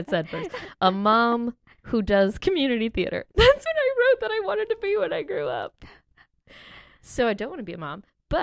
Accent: Indiana, United States; But we, it doesn't mean we're not Hoosiers. We are. We're from Indiana.

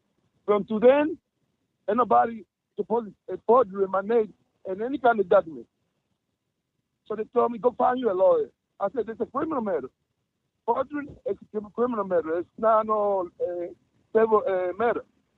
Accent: Cuba; English is a second language; now in United States; I'm an immigrant. I'm coming from Cuba. I was coming from Cuba, and I'm an immigrant

